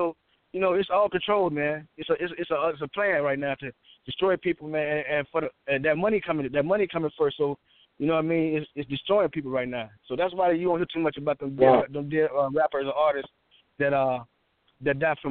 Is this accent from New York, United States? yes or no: no; Chicago, Illinois, United States; I'm 45 now, so, you know, growing up in Chicago, in the streets of Chicago, it wasn't cool for our people to do drugs.